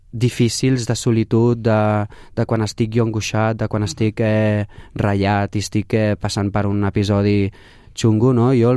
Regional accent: Sabadell, Catalonia, Spain; born there; sí, la meva ciutat, ciutat estimada, la meva ciutat natal, on vaig néixer

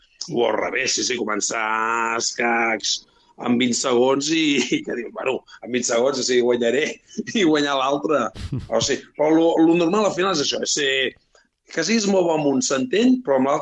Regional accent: Igualada, Catalonia, Spain; que jo me'l vaig emportar a Igualada, al meu poble.

